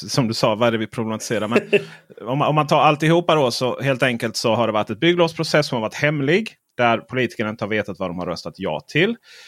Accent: Skåne, Sweden; det är helt enkelt för att jag är skåning och läser media i Skåne

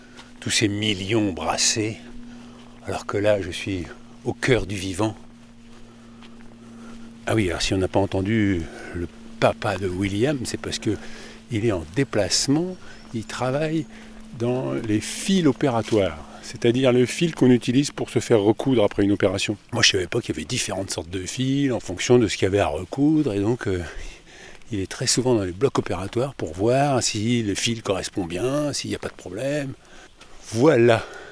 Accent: Saint-Germain-en-Laye, Île-de-France, France; moi, j'ai été élevé à Saint-Germain-en-Laye, donc le Paris Saint-Germain, c'est mon enfance, quoi.

